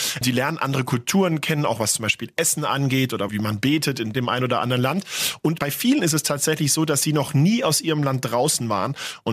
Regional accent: Madagascar; German is a second language; Das ist wirklich ganz anders als in meiner Heimat Madagaskar.

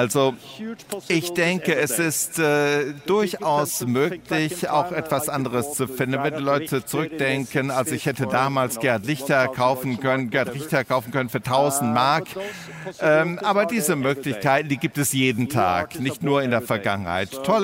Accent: Norway; als Norweger, also wir sind ja eigentlich privilegiert

